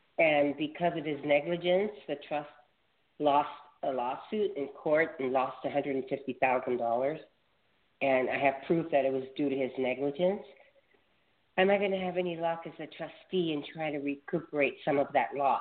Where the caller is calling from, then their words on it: Los Angeles, California, United States; I'm calling from Los Angeles.